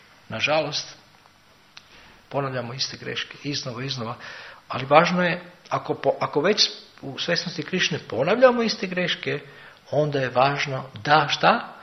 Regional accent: Serbia; ja kao osoba iz Srbije

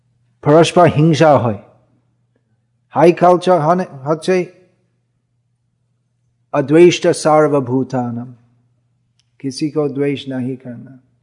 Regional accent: United Kingdom; born there; Well, I was born in Britain also.

